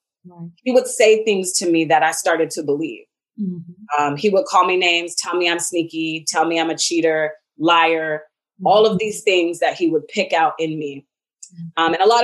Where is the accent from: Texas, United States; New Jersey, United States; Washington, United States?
Washington, United States; Seattle; Again, I told you I was from Seattle. Right. I was in Atlanta at that time.